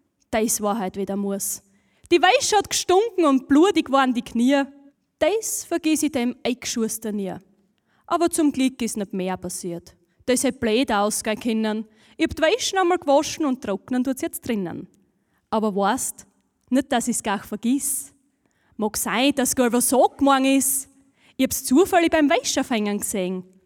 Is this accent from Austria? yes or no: yes; Styria, Austria; ich bin aus der Oststeiermark und da ist es eigentlich typisch, dass bei jedem Bauernhaus ein Fulgernamen ist